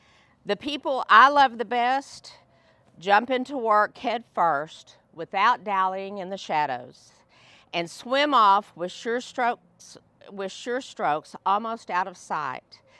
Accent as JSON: {"language": "English", "region": "England", "country": "United Kingdom", "said": "Now, I'm an English person."}